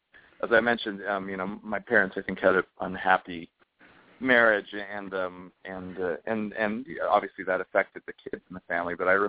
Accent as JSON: {"language": "English", "town": "Layton", "region": "Utah", "country": "United States", "tie": "born or raised there", "also_born_or_lived": "Ogden", "said": "Well, I was born in Ogden, Utah, and I grew up in northern Utah in a town called Layton"}